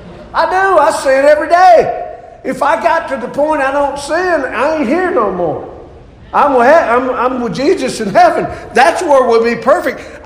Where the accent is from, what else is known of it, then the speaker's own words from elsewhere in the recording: the South, United States; accent: Southern; And Sandy would have heard it in Southern. Because I speak Southern.